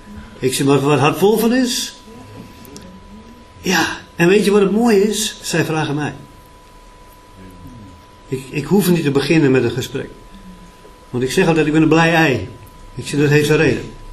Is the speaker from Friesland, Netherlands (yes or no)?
yes; Friesland, Netherlands; Maar ik kom uit Friesland, ik ben een Fries.